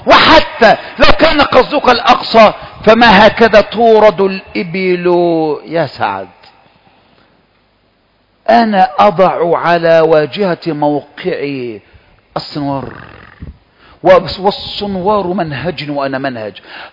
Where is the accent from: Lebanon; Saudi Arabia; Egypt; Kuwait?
Egypt; فضلا ان تؤثمني انا من اهل مصر